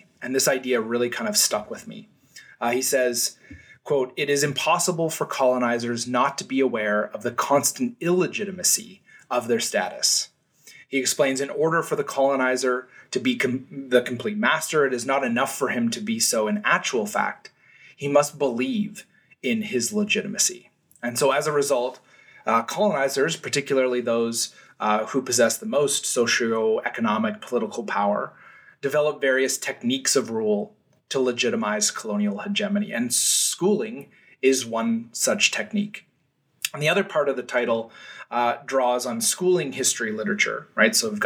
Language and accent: English; North Vancouver, British Columbia, Canada; I grew up in North Vancouver, in the shadow of the St. Paul's Residential School on Squamish territory